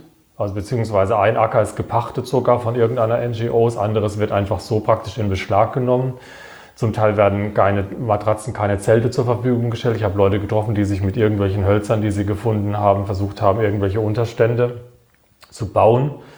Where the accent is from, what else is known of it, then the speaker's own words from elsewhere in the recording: Wiesloch, Baden-Württemberg, Germany; weil meine Heimatstadt Wiesloch, die hat auch genauso viele Einwohner etwa.